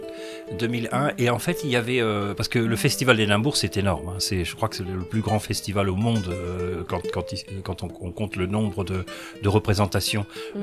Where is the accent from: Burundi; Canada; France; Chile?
France; Alençon, Normandy; born there; moved away; je suis français, je suis né à Alençon et je suis français, je suis la première on va dire génération née en France puisque mes parents aussi bien mon père que ma mère viennent de l'Andalousie, du sud de l'Espagne.